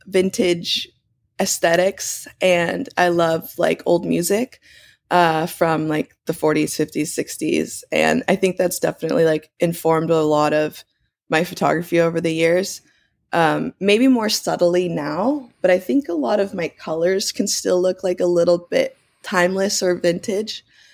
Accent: Laguna Beach, California, United States; When I grew up in Laguna, like there's definitely people that surf there.

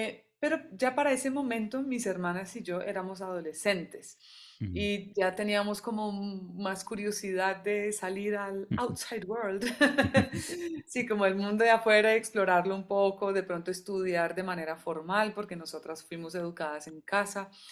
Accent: Colombia; yo ya soy muy colombiana, porque llegué aquí a mis 2 años, entonces mi manera de relacionarme con la gente es colombiana.

